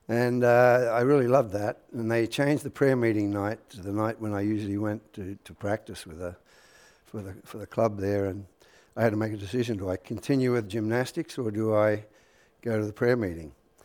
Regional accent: Sydney, New South Wales, Australia; So as you can see, this is my hometown. I grew up in Sydney. We call it the Big Smoke over there.

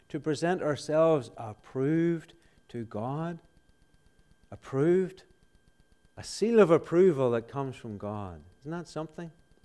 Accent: Ireland; I have a great respect for a man that I grew up hearing in Ireland.

